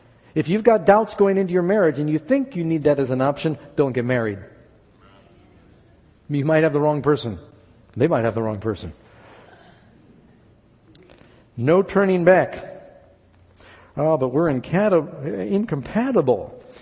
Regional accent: New York City, New York, United States; because I grew up in New York City where pigeons are like dust.

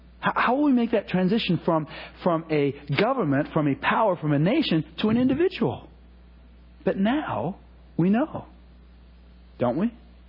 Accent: Hawaii, United States; My dad was black. My mom was white. I was raised in Hawaii for a time.

